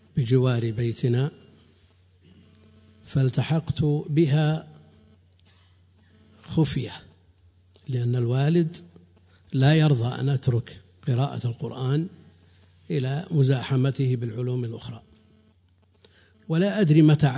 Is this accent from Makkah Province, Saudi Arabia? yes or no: no; Buraydah, Al-Qassim, Saudi Arabia; نشأت كما ينشأ أقراني في بلدي بريدة في السنوات الأولى طفلا